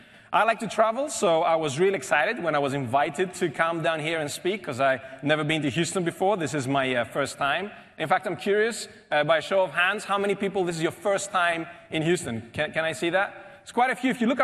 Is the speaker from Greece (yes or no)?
yes; Greece; moved away as an adult; also born or lived in United Kingdom; now in Seattle, United States; Originally, I come from Greece. In Europe, and when I was around 20 years old, I moved to the UK, where I spent around 15 years